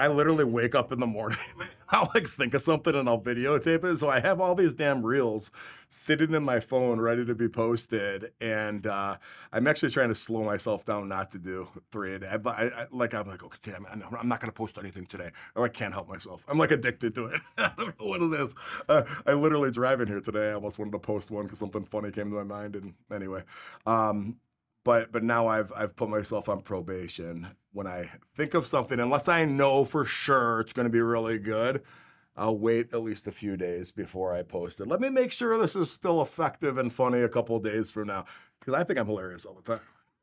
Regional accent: Schaumburg, Illinois, United States; We're normal people in Schaumburg. We don't go to country clubs and all this stuff, you know? So I'm from Schaumburg.

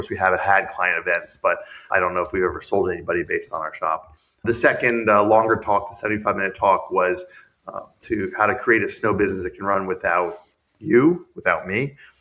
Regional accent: Bethesda, Maryland, United States; I grew up in Bethesda, Maryland, a suburb of D.C. So basically, I'm a Washington, D.C. native.

